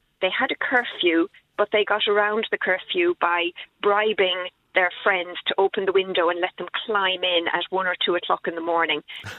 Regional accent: Cork, Munster, Ireland; I'm from Cork myself.

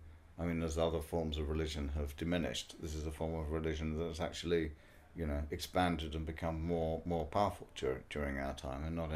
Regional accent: United Kingdom; growing up in Britain as a mixed-race kid in the 60s and 70s.

